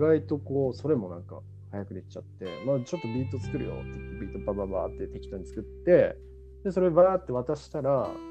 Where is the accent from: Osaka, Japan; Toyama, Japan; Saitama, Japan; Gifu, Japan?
Gifu, Japan; 自分岐阜なんですけど、はい、多分こっから神戸ってめっちゃ近いんですよ